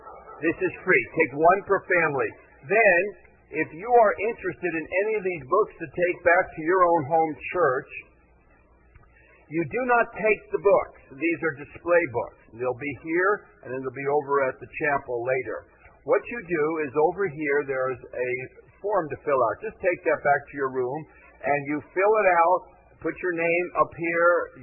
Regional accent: Miami, Florida, United States; born there; I was born in 1944, right here in Florida, in Miami, during the war.

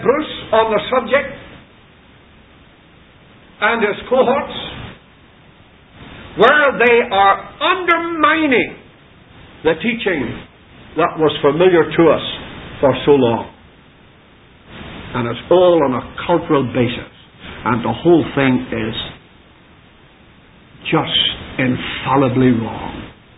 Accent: Belfast, Northern Ireland, United Kingdom; I was a little boy and lived in the district where I was brought up in Belfast. We lived near to a Jewish quarter.

